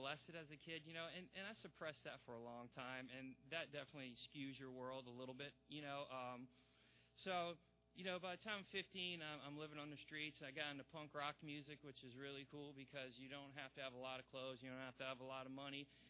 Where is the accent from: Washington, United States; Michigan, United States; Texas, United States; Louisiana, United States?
Louisiana, United States; New Orleans; growing up in New Orleans is it's a rough place, you know